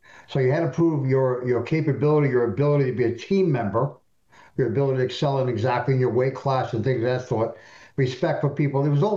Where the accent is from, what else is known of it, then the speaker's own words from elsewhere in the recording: Providence, Rhode Island, United States; Providence, Rhode Island, two, a brother and a sister.